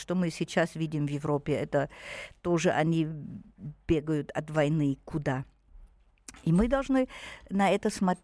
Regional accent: Germany; now in Russia; Я из Германии приехала в Россию здесь работать, найти свое счастье.

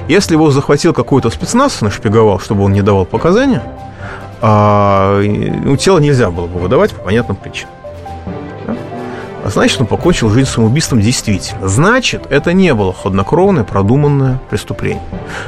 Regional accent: Moscow, Russia; как москвич

